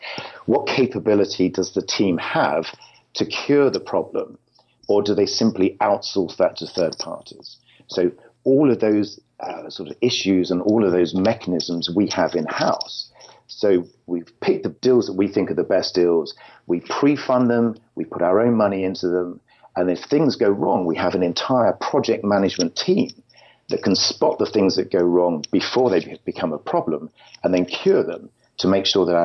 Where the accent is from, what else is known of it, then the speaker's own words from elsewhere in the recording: London, United Kingdom; moved away as an adult; now in California, United States; I moved over to California in November last year. I'm originally from London in England.